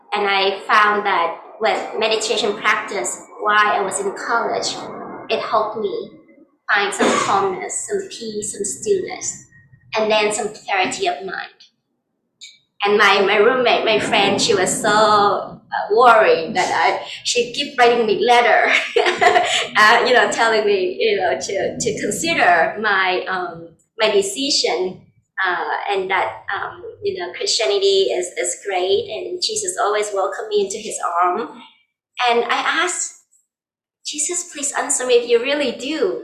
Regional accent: Vietnam; English is a second language; now in United States; I did not know much about Buddhism, even though I'm from Vietnam.

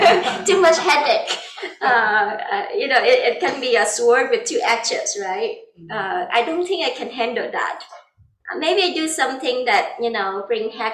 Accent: Vietnam; English is a second language; now in United States; I did not know much about Buddhism, even though I'm from Vietnam.

